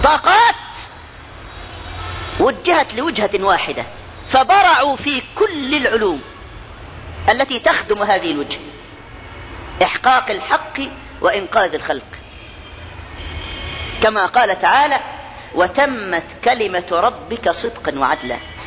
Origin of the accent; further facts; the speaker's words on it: Egypt; ولك احنا مصريين فرعنا احفاد حورس